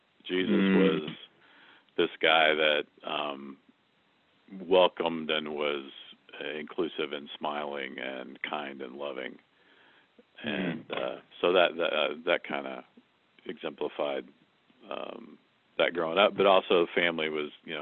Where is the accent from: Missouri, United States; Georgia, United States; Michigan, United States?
Missouri, United States; Independence; I grew up in Independence, Missouri, on the western side of that community where we were actually at the time in the Kansas City School District.